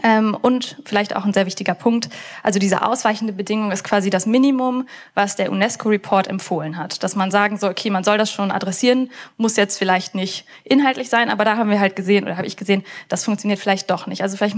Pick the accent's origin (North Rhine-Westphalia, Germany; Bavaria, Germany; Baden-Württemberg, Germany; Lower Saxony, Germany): North Rhine-Westphalia, Germany; Aachen; also ich komme aus Aachen, ist sehr männerdominiert